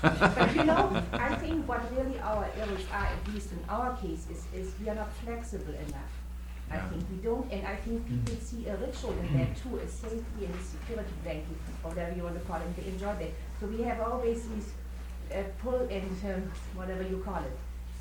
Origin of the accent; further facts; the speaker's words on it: Seattle, Washington, United States; I really appreciate what you're saying, and I'm from Seattle